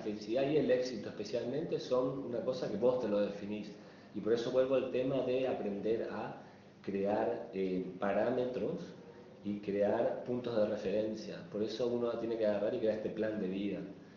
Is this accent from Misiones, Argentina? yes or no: yes; Posadas, Misiones, Argentina; moved away; yo vine de Posadas, vengo de una familia común y corriente, por decirlo así, o una de promedio acá, y me crié de cierta manera, no tenía esto, no tenía lo otro.